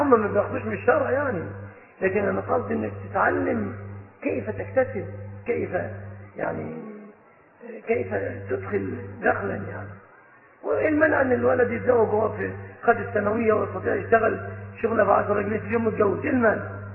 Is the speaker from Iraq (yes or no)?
no; Egypt; عندنا في مصر